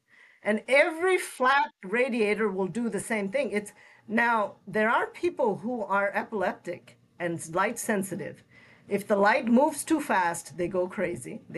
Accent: West Bengal, India; first language Bengali; English is a second language; growing up in Bengal, Bengali being my first language

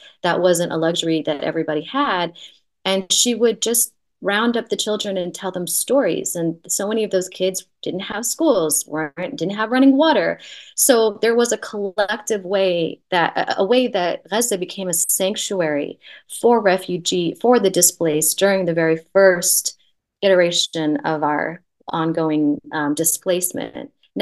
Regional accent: Los Angeles, California, United States; born there; I was born in Los Angeles. And that's actually a very interesting story too. My relationship, my being Palestinian in Los Angeles was also dangerous.

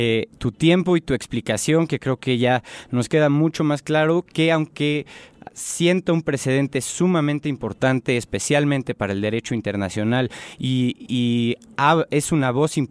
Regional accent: Mexico

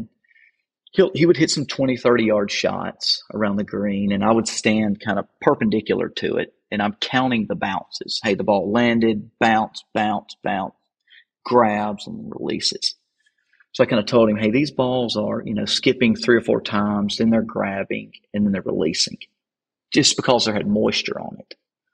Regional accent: Mississippi, United States; and of course, I'm from Mississippi

